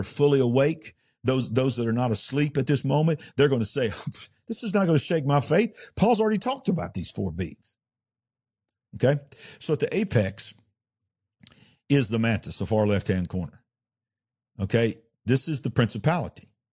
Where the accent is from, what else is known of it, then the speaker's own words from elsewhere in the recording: Alabama, United States; I'm from Alabama. I make up my own words on my show.